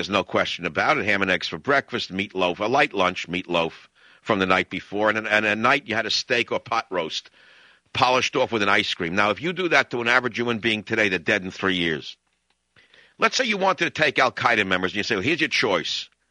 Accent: New York, United States

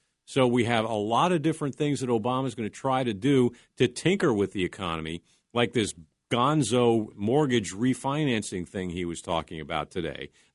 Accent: New York, United States; another caller from my hometown. Line 6, Ralph in New York.

